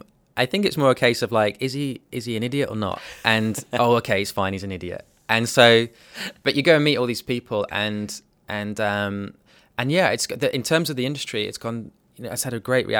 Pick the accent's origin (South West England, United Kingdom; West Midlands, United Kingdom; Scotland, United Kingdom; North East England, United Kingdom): West Midlands, United Kingdom; I'm from Warwickshire.